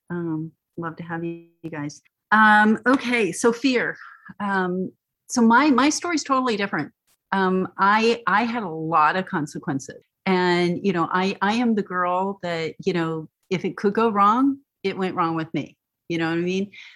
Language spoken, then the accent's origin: English; Texas, United States; When I was a kid, I grew up in Texas, and we would go to the missions, and they'd have these big old looms.